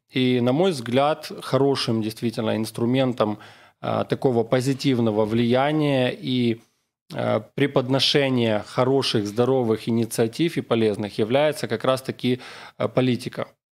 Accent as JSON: {"language": "Russian", "region": "Odesa Oblast", "country": "Ukraine", "tie": "born or raised there", "said": "в детстве, по сути, все зрелое, скажем, детство провел в селе, в Измаильском районе Одесской области."}